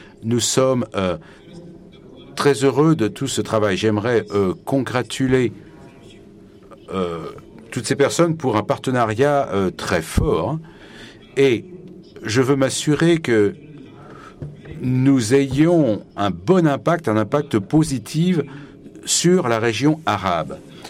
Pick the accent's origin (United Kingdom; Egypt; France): Egypt; je suis d'Égypte et je suis membre de ce groupe de travail stratégique